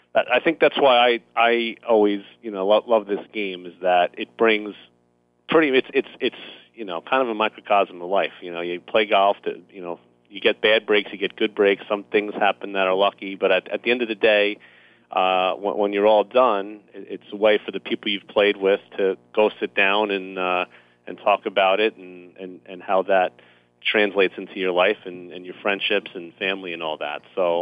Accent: Huntington, New York, United States; And I grew up in Huntington area and playing Crab Meadow Golf Course.

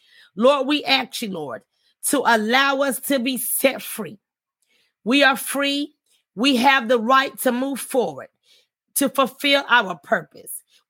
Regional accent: United States; born there; I was born in the United States. I have an accent.

